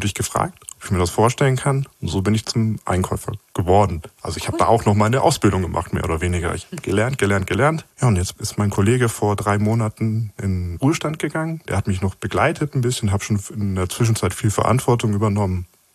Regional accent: Hanover, Lower Saxony, Germany; ich bin in Hannover aufgewachsen

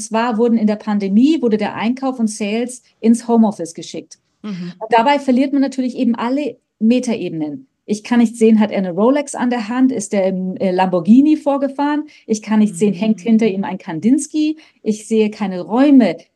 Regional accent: Scotland, United Kingdom; now in Munich, Germany; Ich komme ursprünglich aus Schottland, bin seit über 30 Jahren in München

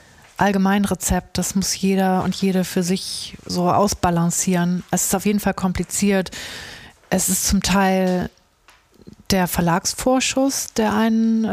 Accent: Hamburg, Germany; das habe ich als Hamburgerin immer so ein bisschen hier vergeblich gesucht

